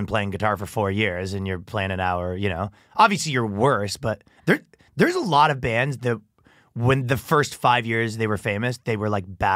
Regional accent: the South, United States; We're from the South, so what you talking about?

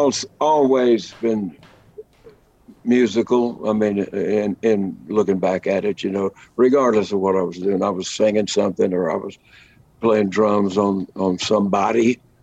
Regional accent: Lubbock, Texas, United States; I grew up in Lubbock, Texas, hub of the plains, the Llano Estacado, as the Spaniards called it.

